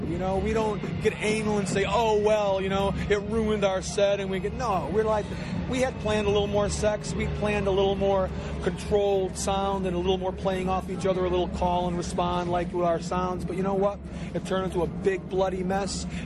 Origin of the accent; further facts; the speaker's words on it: New England, United States; now in Pittsburgh, United States; No, I am from New England.